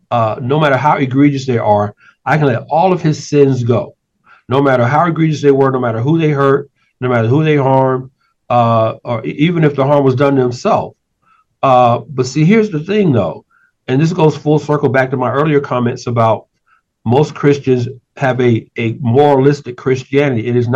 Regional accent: Atlanta, Georgia, United States; So I'm very familiar with that just from being born and raised in Atlanta.

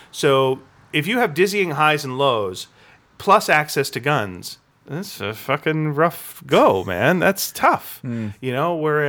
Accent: Delta, British Columbia, Canada; We grew up in North Delta, and occasionally I'd go to a North Delta party

